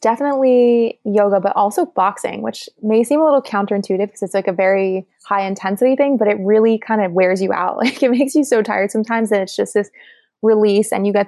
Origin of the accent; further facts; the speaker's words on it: Shanghai, China; also born or lived in Taiwan / South Korea / Thailand; I grew up in Shanghai and Taiwan and we moved around a little bit. I spent some time in Korea and some time in Thailand more, but a lot of time in Asia.